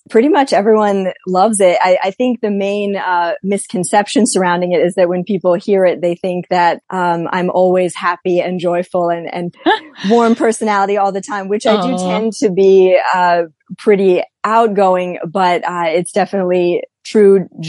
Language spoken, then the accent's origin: English; Kenosha, Wisconsin, United States; now in United Kingdom; I am from America. I'm from Kenosha, Wisconsin. It's a small town in the upper Midwest, and we are almost equal parts between Chicago and Milwaukee, so two big cities, but we're out in the country.